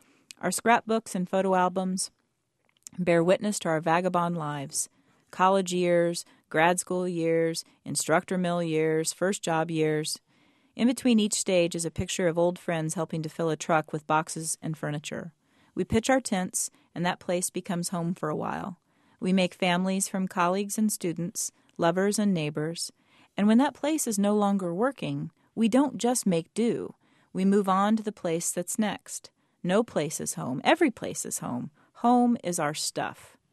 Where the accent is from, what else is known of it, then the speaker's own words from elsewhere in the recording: Peru, Indiana, United States; after growing up in Peru